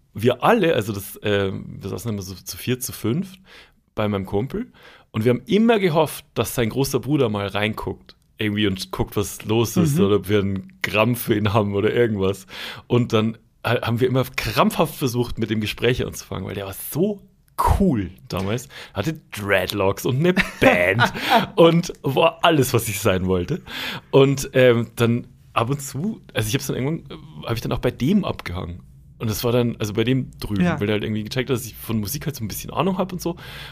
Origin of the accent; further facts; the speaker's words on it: Schwandorf, Bavaria, Germany; Und die habe ich irgendwann mal wieder gesehen, auch in Schwandorf, wo ich aufgewachsen bin.